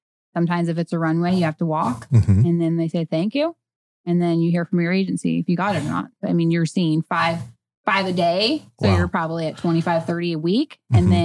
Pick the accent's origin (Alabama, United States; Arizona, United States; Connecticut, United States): Arizona, United States; I'm from Arizona. I don't know any of this stuff.